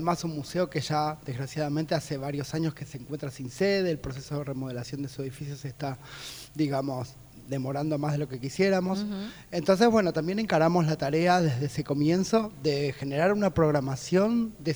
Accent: Buenos Aires, Argentina; como buena porteña

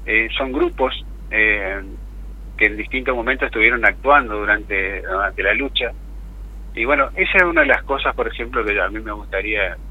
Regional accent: Paso de los Libres, Corrientes, Argentina; Yo soy oriundo de Paso de los Libres.

